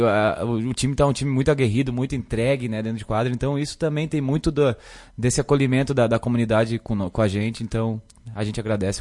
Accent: Caxias do Sul, Rio Grande do Sul, Brazil; born there; eu nasci em Caxias do Sul. Eu nasci em Caxias do Sul.

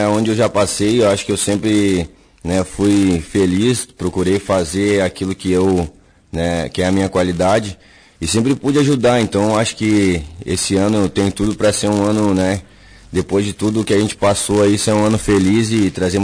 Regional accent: Novo Hamburgo, Rio Grande do Sul, Brazil; Sou natural de Novo Hamburgo.

